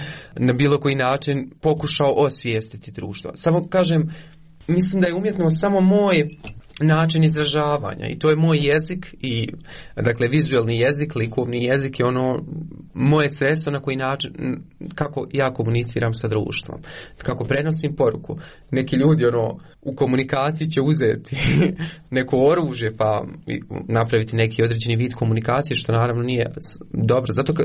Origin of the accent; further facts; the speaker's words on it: Konjic, Federation of Bosnia and Herzegovina, Bosnia & Herzegovina; also born or lived in Eisenach, Germany; I odrastao sam u Konjicu, nisam iz Sarajeva